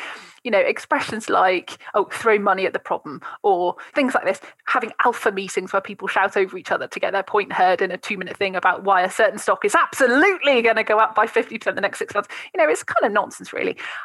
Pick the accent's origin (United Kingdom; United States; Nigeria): United Kingdom; South West England; I hadn't grown up surrounded by stockbrokers and city folk, and being, you know, I'm from Wiltshire originally.